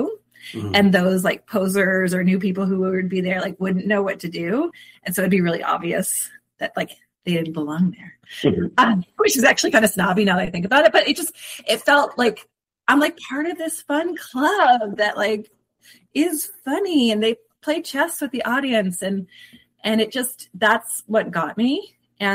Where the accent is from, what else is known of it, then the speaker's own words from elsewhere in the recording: East Coast, United States; So I, unlike the three of you guys, I grew up on the East Coast.